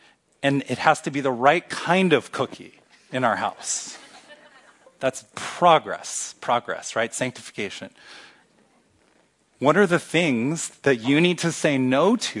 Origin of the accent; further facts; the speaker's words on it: Kansas City, Missouri, United States; I'm from Kansas City, in order to watch the Royals games, you need the FanDuel app.